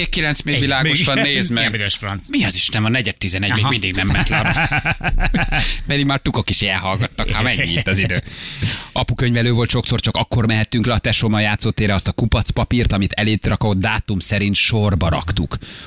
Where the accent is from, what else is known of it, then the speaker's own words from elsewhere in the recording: Pestszentlőrinc, Budapest, Hungary; Pestent Lőnincen nőttem fel, és élek na. A mai napig kertesházban.